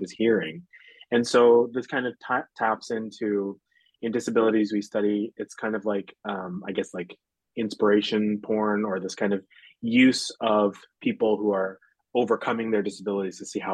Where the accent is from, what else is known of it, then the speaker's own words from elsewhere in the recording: Surrey, British Columbia, Canada; I'm a native of Vancouver, so I grew up in Surrey, actually.